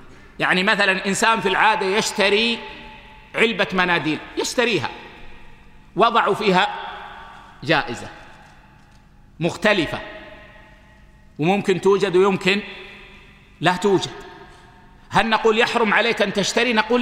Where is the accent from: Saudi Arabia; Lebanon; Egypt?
Saudi Arabia; هذه صارت عندنا في السعودية ولا أدري حصلت عندكم